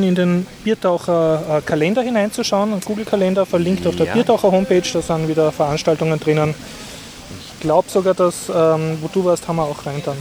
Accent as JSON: {"language": "German", "region": "Vienna", "country": "Austria", "said": "Bin echter Wiener."}